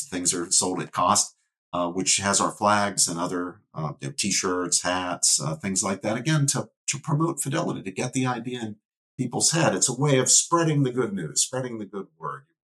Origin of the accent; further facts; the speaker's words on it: West Virginia, United States; now in New Jersey, United States; They're in Kentucky or my home state of West Virginia or my current state of New Jersey, doesn't matter where.